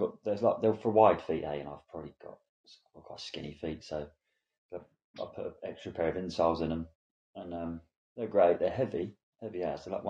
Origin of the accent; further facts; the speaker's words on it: Hastings, South East England, United Kingdom; now in New Zealand; My family and friends think I've got a twang. I grew up in Hastings, not Hastings, New Zealand. Hastings, England. Similar place though.